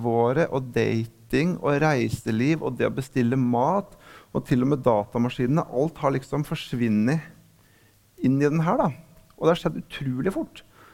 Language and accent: Norwegian; Lillehammer, Innlandet, Norway; som er lokalavisa hjemme på Lillehammer